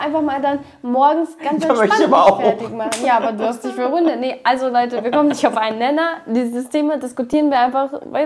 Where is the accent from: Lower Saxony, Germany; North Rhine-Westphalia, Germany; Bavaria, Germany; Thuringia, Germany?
Lower Saxony, Germany; Göttingen; moved away; Ich bin in Göttingen aufgewachsen, ich habe direkt in der Stadt gewohnt, ich bin überall mit dem Fahrrad oder zu Fuß hingegangen. Ich bin dann von Göttingen in eine Großstadt gezogen